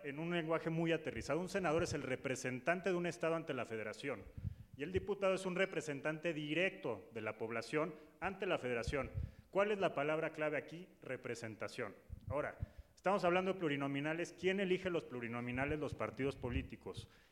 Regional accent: Mexico City, Mexico; soy de aquí, soy chilango

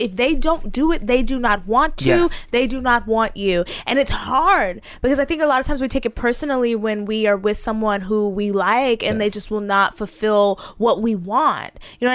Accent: the South, United States; because I'm from the South

